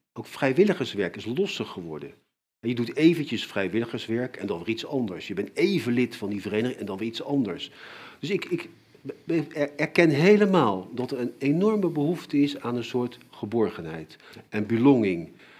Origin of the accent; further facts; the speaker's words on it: The Hague, South Holland, Netherlands; born there; Ik ben geboren in Den Haag, dat zeggen ze ook tegen ons.